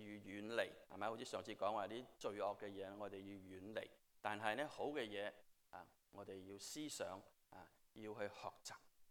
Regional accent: China; 其实在我们中国人的历史、就是、家庭里面，拉仔是拉心肝的，是吧？

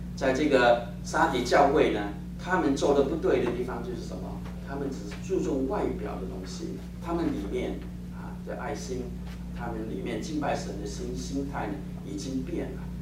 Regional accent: Hong Kong; 我记得我小的时候在香港，我们过年的时候呢就打这个火炉哈，打冰炉哈

